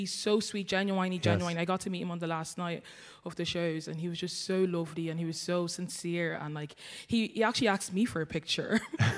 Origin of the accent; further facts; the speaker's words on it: Dundalk, Leinster, Ireland; also born or lived in Nigeria / United Kingdom; now in Germany; Yeah, I was raised in Dundalk.